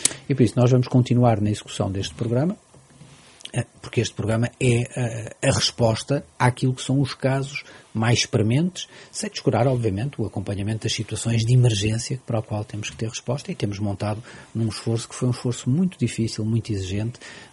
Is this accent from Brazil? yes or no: no; Portugal; como socialista e como português